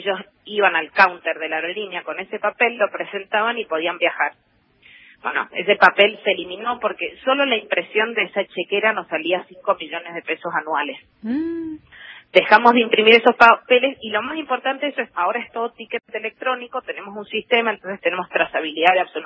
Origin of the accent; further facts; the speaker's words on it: Mendoza, Argentina; De Mendoza.